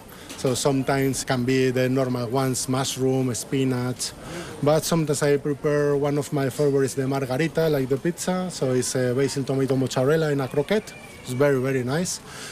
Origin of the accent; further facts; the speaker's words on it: Spain